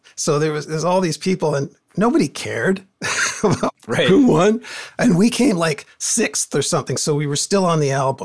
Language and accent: English; Port Moody, British Columbia, Canada; growing up in Port Moody, everybody had a a band, garage band